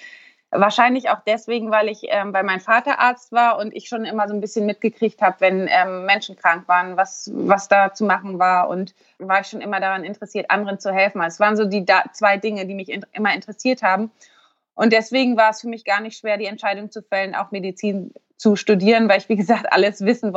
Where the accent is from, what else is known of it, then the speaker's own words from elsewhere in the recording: Eutin, Schleswig-Holstein, Germany; ich bin 34 Jahre alt, ich komme aus Eutin, das ist zwischen Lübeck und Kiel, ganz im Norden.